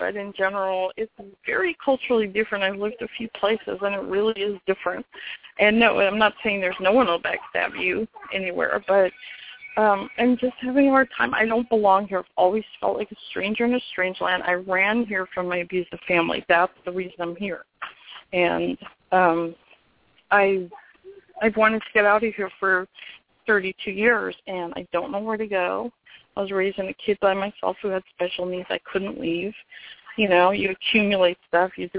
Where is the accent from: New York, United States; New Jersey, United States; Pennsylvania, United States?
New York, United States; Well, the Geographic's been since I've been in Southern California. I'm actually from New York